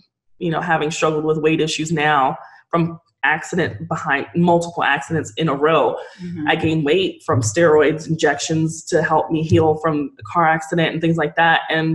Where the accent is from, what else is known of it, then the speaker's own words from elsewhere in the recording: New York City, New York, United States; I was from New York City.